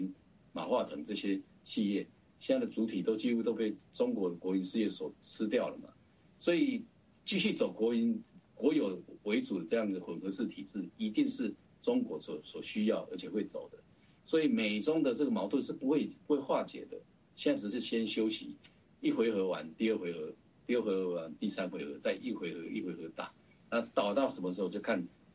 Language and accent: Chinese; Taiwan; 我来自台湾